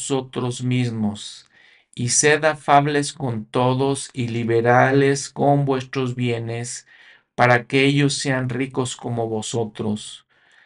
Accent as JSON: {"language": "Spanish", "country": "Mexico", "said": "en México, en mi país, hay muchos minerales preciosos."}